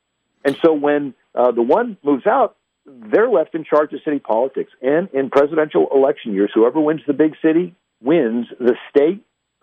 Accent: St. Louis, Missouri, United States; you know, I'm from St. Louis originally, and I'm 30 minutes from Ferguson, Missouri.

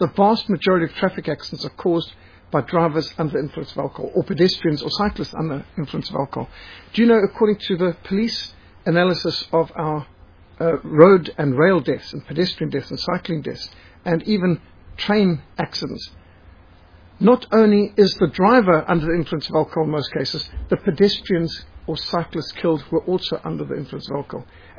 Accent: Zimbabwe; when I was growing up in Rhodesia

